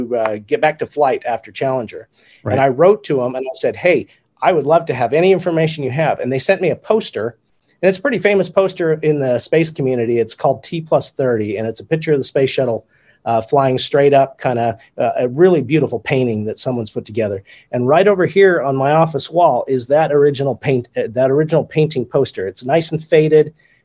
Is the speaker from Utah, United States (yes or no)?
yes; Utah, United States; I grew up in Utah